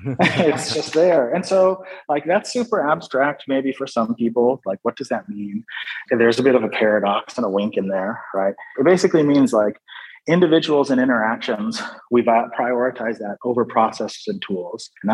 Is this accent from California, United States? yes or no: no; Washington, United States; moved away as an adult; now in Netherlands; I grew up in the West Coast in the mountains and across the water from Seattle, Washington, Pacific Northwest. I spent some time in LA, and then I moved out to the Netherlands in 2009